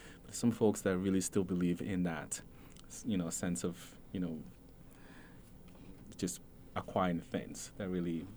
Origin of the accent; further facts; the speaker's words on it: Nigeria; But I am Nigerian first, right?